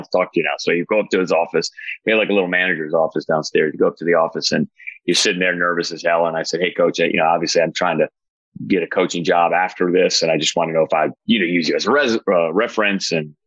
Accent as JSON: {"language": "English", "town": "Farmington Hills", "region": "Michigan", "country": "United States", "said": "Well, I'm from Detroit, Farmington Hills, Michigan."}